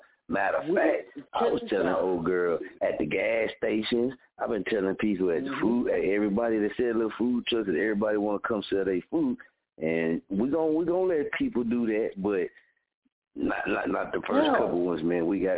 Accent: Muskogee, Oklahoma, United States; now, this is the Muskogee in me, born and raised in Muskogee, right? Muskogee has never taught me to be no punk.

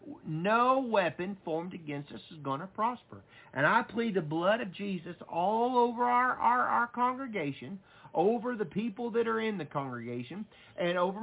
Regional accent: United States; just because I'm an American, about the churches, about the stadiums

